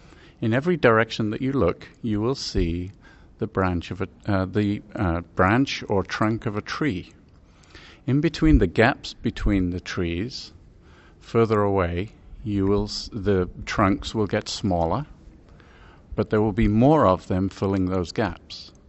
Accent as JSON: {"language": "English", "region": "England", "country": "United Kingdom", "tie": "born or raised there", "moved": "yes", "lives_now": "United States", "said": "I'm originally from England, where I grew up as an amateur astronomer, and now working in the planetarium world in the United States."}